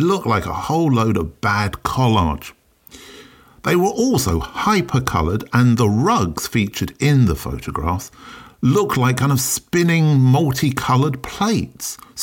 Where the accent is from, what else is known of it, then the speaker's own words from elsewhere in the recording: London, United Kingdom; I'm a Londoner, now that I'm based way outside London